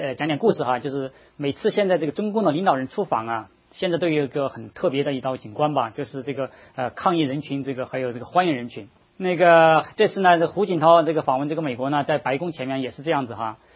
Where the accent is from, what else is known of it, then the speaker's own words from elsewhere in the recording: China; 我们从大陆出来的人都知道啊，你从小到大这个教科书上啊